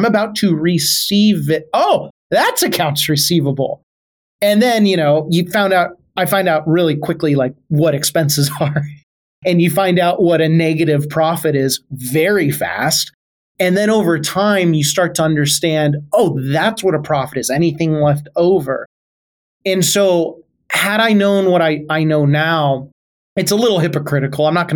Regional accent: Tacoma, Washington, United States; I'm from Tacoma, Washington. Seattle Seahawks are 45 minutes away.

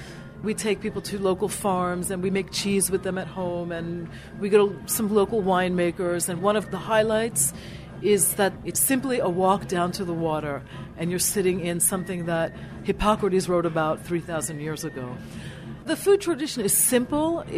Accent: New York, United States; now in Athens, Greece; I grew up in New York. I'm a Greek American, or an American of Greek descent. I moved back to Greece 17 years ago with my husband, who was actually born there.

